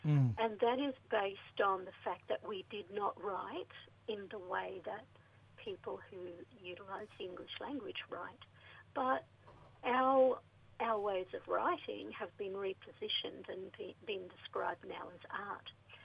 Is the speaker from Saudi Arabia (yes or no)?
no; Northern Territory, Australia; I'm from the Barkly Tablelands in the Northern Territory. I'm Gurangi Wakaya and Kalkaroon. So across into Queensland area now, around Camarwell and Mount Isa.